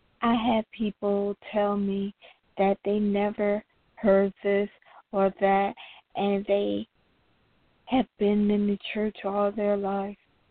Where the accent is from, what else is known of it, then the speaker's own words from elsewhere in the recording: Trenton, New Jersey, United States; I'm from Trenton. Don't touch us.